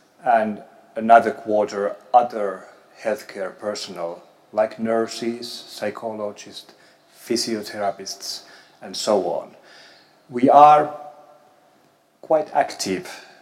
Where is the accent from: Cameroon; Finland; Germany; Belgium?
Finland; I come from Finland. I'm an ENT doctor, professor of otolaryngology at the Helsinki University